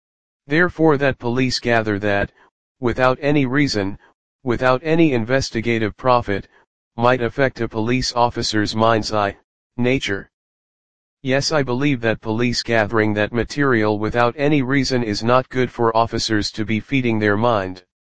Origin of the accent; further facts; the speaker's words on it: Edmonton, Alberta, Canada; I have rights. I am a Canadian citizen. You are now an ear witness of my paramount teachings, which I … of Edmonton, am the sole author of.